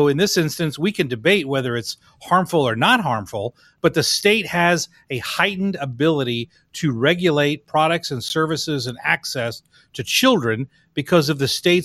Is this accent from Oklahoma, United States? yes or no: no; West Frankfort, Illinois, United States; When I was 12, growing up in West Frankfort, Illinois, I had all the beer I wanted out of the fridge in the basement, right?